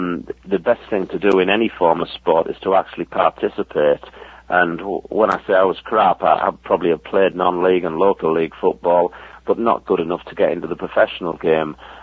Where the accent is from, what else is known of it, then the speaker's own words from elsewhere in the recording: Middlesbrough, North East England, United Kingdom; I grew up through that era supporting my hometown club, Middlesbrough.